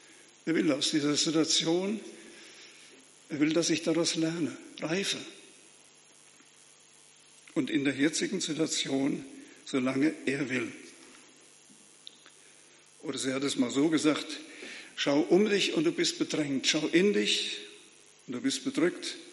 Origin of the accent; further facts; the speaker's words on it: Frankfurt, Hesse, Germany; Also ich bin allen hier als Frankfurter Städter total unterlegen.